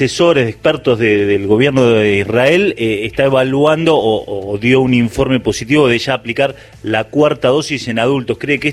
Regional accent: La Plata, Buenos Aires Province, Argentina; ahora estamos los platenses comandando acá

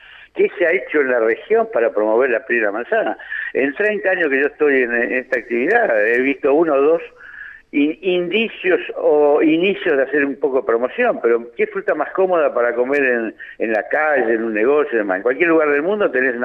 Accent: Argentina; somos todos argentinos

